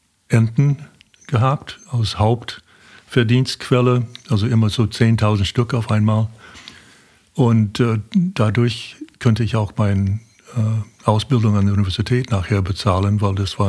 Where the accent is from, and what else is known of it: United States; born or raised there; German is a second language